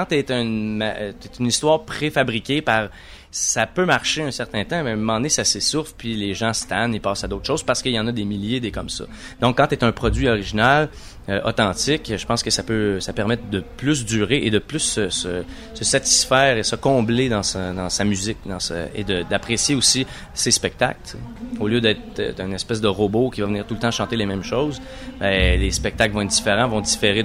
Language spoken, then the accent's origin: French; Quebec, Canada; on vient du Québec, tu sais, on vient ici en Europe